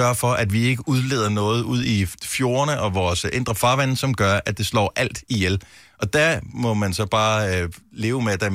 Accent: Bogense, Region of Southern Denmark, Denmark; jeg voksede op i Bogens ude ved målen

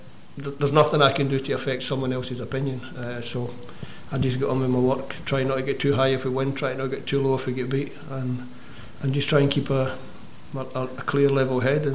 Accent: Scotland, United Kingdom; accent: Scottish; moved away; I don't think I sound English. I think I sound pretty much the way I sounded when I went down south. Always been patriotic about Scotland.

